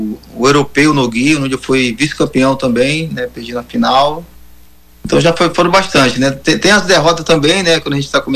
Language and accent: Portuguese; Xapuri, Acre, Brazil; Eu sou natural de Chapuri, né? Eu comecei a treinar num projeto social em Chapuri em 2000